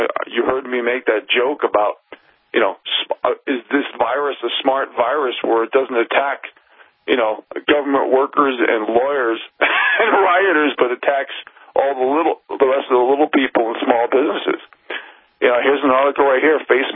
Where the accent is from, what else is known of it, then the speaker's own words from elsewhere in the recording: East Coast, United States; Like when I grew up on the East Coast, and it's, you know, there's double the population compared to when I grew up as a kid.